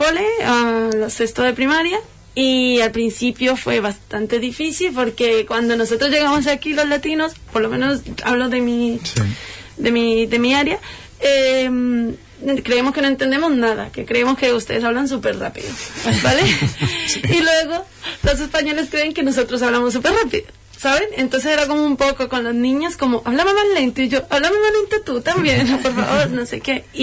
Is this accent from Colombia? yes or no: yes; Colombia; moved away; yo me considero colombiana choquera porque he tenido una buena aceptación aquí. Al principio fue bastante difícil porque yo llegaba de tener una familia bastante numerosa en Colombia